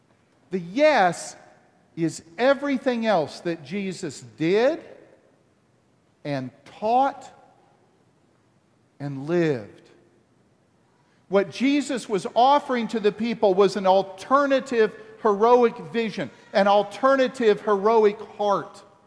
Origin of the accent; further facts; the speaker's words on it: the South, United States; Now see, I grew up in the South. We didn't play hockey.